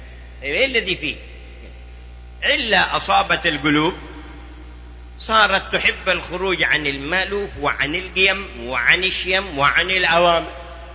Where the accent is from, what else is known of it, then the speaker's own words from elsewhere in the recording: Yemen; كان بعضهم في بعض القرى عندنا في اليمن أول ما ظهرت التلفزيونات